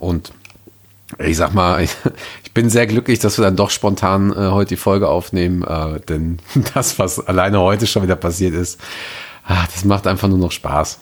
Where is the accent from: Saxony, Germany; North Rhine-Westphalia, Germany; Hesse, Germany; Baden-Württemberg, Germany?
North Rhine-Westphalia, Germany; Ich weiß, ich bin aus dem Ruhrpott.